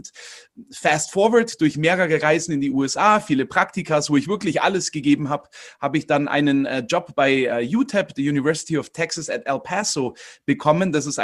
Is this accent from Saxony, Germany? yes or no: no; Königsbrunn, Bavaria, Germany; Ich komme aus Königsbrunn, das ist bei Augsburg. Und da bin ich auch aufgewachsen, im Umkreis geboren und verbringe eigentlich schon den Großteil meines Lebens hier.